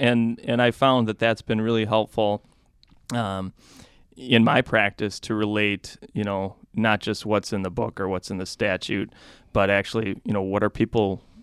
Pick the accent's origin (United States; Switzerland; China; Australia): United States; Wauwatosa, Wisconsin; I'm originally from Wauwatosa, okay.